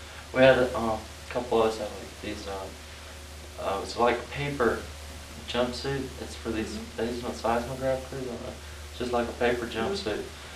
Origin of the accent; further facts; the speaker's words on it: Big Spring, Texas, United States; Up in West Texas. Big Spring.